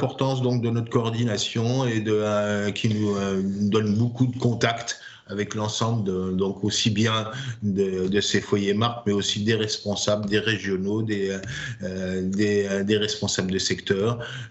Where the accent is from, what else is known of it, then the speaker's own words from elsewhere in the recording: Nancy, Grand Est, France; Nous venons de Nancy.